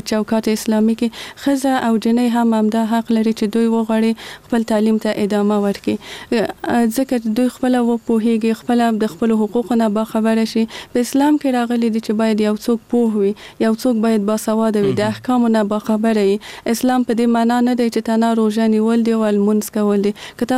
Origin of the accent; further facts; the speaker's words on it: Kabul, Afghanistan; زه په کابل کې زیږیدلې یم او دلته مې ژوند کړی.